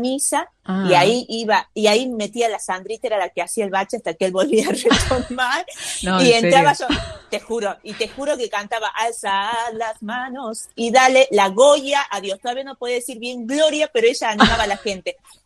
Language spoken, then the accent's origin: Spanish; Salta, Argentina; moved away as an adult; now in Córdoba, Argentina; muy del norte de Salta, y hace 10 años que estamos viviendo en Córdoba con mi esposo, así que nada, soy de Salta